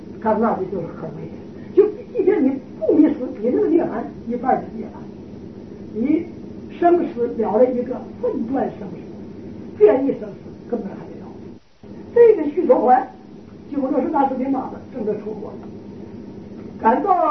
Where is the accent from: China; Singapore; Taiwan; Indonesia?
China; 可是我们中国人好简单。